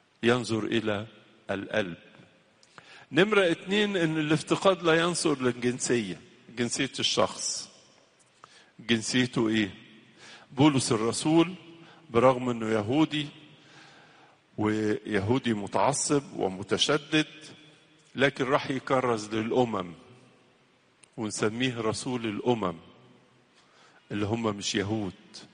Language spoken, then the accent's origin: Arabic; Egypt; أو عندنا في مصر هنا في لهجات كتيرة